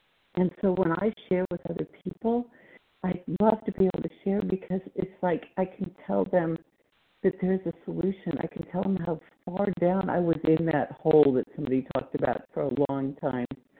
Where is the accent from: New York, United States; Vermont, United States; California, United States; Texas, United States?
Texas, United States; I'm from Texas